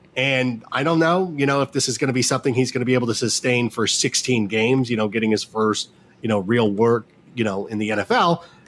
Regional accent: Chicago, Illinois, United States; I'm kidding, Wisconsin. I'm from Chicago.

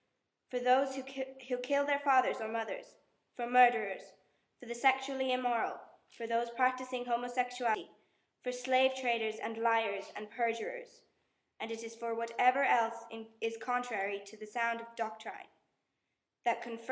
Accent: Sligo, Connacht, Ireland; I'm from Sligo

